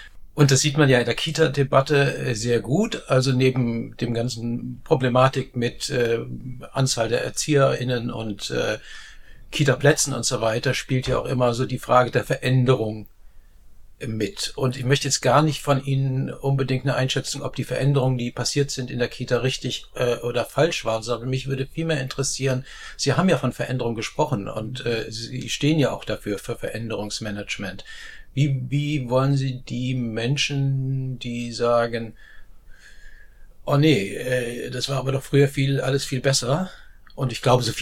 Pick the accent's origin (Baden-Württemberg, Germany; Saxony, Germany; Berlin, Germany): Berlin, Germany; aber ich komme nun mal aus Berlin